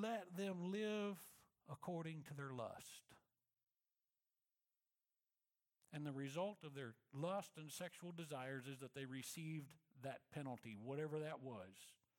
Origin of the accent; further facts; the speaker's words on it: Missouri, United States; I'm a redneck from Missouri, so that could be that I'm a little slow.